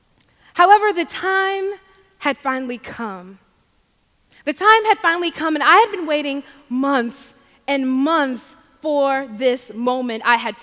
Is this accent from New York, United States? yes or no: no; Mississippi, United States; because growing up in Mississippi down south, the Bible and the hymn were important.